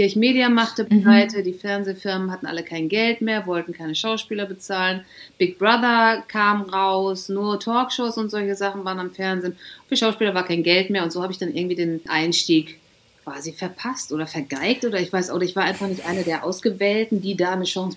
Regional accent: Glandorf, Lower Saxony, Germany; moved away as an adult; 1997, war ich 21 und bin aus meinem Heimatdorf Glandorf, was zwischen Münster und Osnabrück liegt, weggezogen in die große, weite Welt

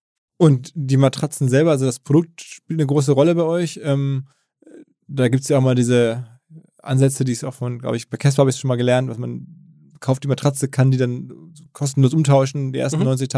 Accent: North Rhine-Westphalia, Germany; born there; mir als gebürtigen Ruhrgebietler

